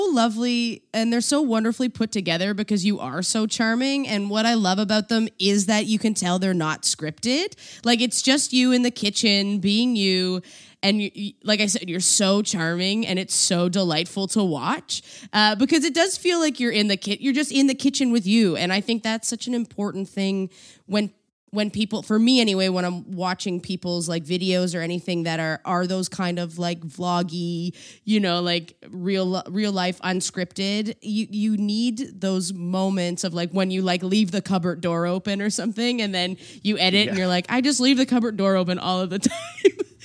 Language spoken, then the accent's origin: English; East Coast, United States; You can swear on this podcast. Who cares? I'm from the East Coast.